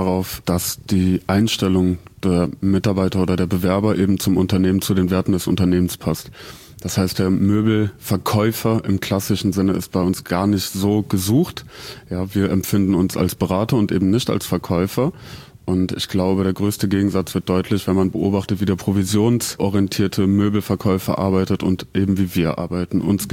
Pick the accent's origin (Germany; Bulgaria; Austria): Germany; now in Zurich, Switzerland; Also ich komme ja aus Deutschland und ich glaube, so weit ist der Schweizer vom Deutschen nicht weg.